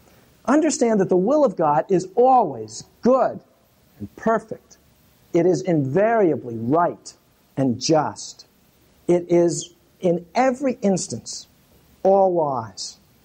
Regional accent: Minnesota, United States; So I said, " … I'm from Minnesota, and I really hope you're here again next year."

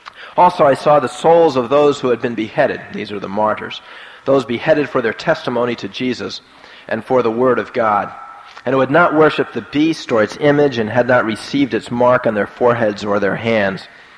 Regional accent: New York, United States; as a youngster growing up outside New York City, it seems to me that almost every year we took a field trip to New York City

